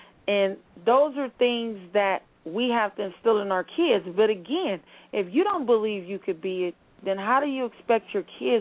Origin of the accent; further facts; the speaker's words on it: Pomona, California, United States; I was born in Upland, but, yes, I was raised in the Pomona area.